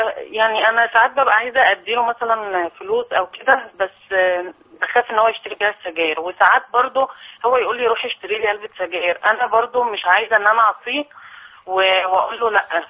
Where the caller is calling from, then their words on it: Mansoura, Dakahlia, Egypt; احنا في المنصوره.